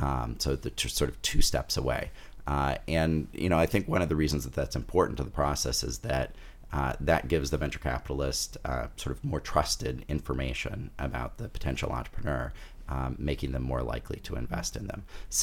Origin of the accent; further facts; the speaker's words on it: Sioux Falls, South Dakota, United States; even though South Dakota is a rural state, I grew up in Sioux Falls, which is a small town, getting bigger.